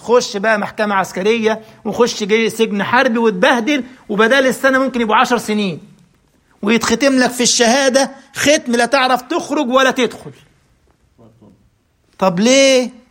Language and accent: Arabic; Egypt; لما رحت الجيش سنة 90 خدمة العسكرية عندنا في مصر إجباري، لازم تاخد لك سنة مؤهلات العليا.